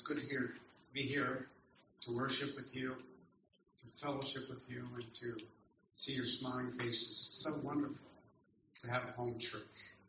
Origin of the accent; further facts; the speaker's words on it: United States; So he comes up to me, he knows that I'm American right away